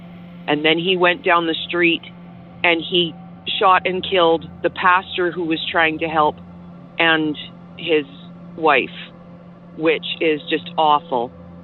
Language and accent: English; Bassano, Alberta, Canada; I have another one about my hometown that I grew up in of Bassano, Alberta.